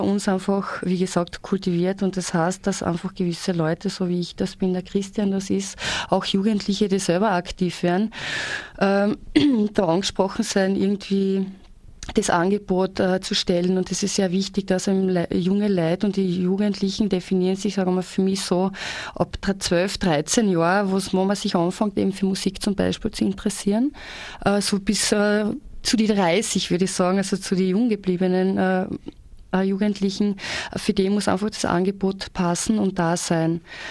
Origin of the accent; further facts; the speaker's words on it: Carinthia, Austria; als da bei uns in Kärnten das ist